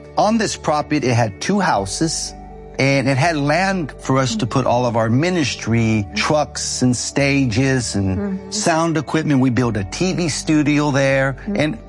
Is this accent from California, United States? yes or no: yes; Hollywood, California, United States; We're from Hollywood, California.